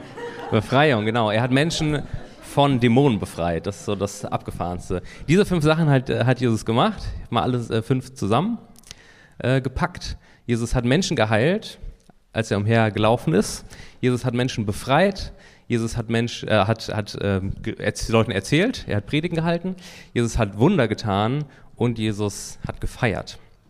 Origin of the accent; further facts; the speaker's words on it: Germany; zumindest die hier, die sich als Deutsche verstehen, wir können es damit identifizieren, Brot ist Grundnahrungsmittel